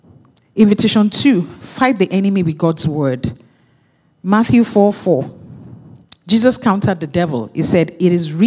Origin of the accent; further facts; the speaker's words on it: Nigeria; now in Canada; I'm originally from Nigeria.